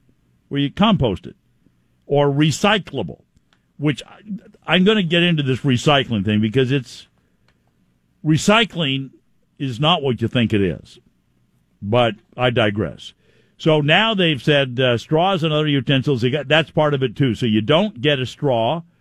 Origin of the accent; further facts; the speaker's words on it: Seattle, Washington, United States; This one from my good old hometown. I cannot believe what a see. I grew up in Seattle, and I still.